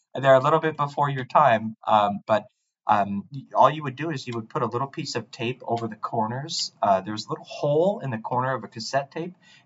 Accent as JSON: {"language": "English", "town": "Portland", "region": "Oregon", "country": "United States", "tie": "born or raised there", "said": "I was supposed to go to Marshall High School. I grew up in Southeast Portland in the Lentz neighborhood. My neighborhood school was Marshall High School."}